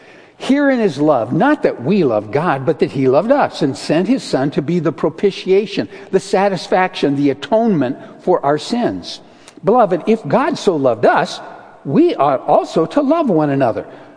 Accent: Grand Rapids, Michigan, United States; now in Midland, United States; I was so blessed as a boy growing up in Grand Rapids.

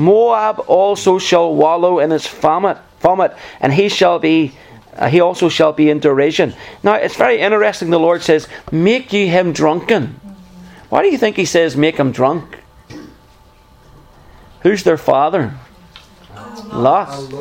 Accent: Northern Ireland, United Kingdom; we grew up in Northern Ireland, Hazel

